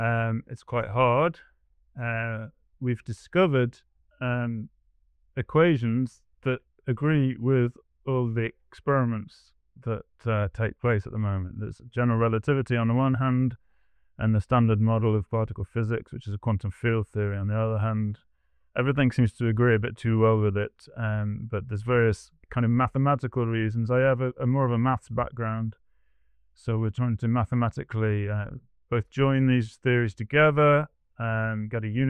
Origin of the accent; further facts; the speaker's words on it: Durham, North East England, United Kingdom; I'm from Durham.